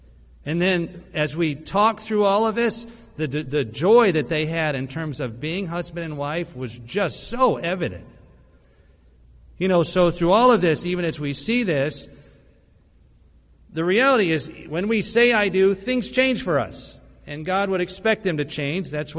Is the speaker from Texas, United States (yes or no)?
yes; Texas, United States; born there; So I was born in Texas, so I'm going to offer a Texas-sized truth.